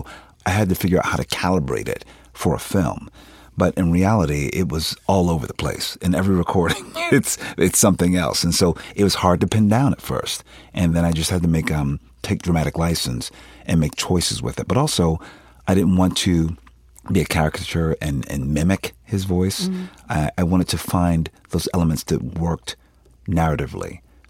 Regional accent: Philadelphia, Pennsylvania, United States

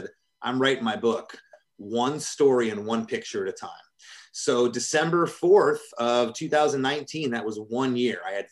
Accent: Michigan, United States; I'm from Michigan.

